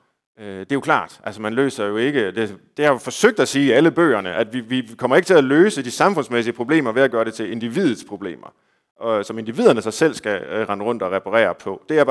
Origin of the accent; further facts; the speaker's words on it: Herning, Central Denmark Region, Denmark; jeg kommer jo helt konkret fra Herning, hvor der virkelig er magre jorder, hvor man virkelig har levet nøjsomt.